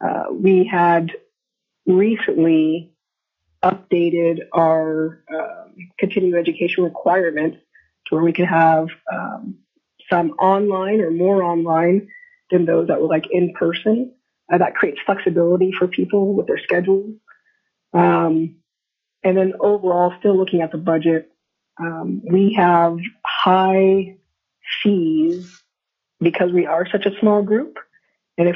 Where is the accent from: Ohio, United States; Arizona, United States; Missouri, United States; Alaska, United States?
Alaska, United States; Eagle River; To the Vice Chair … I'm from Eagle River, Alaska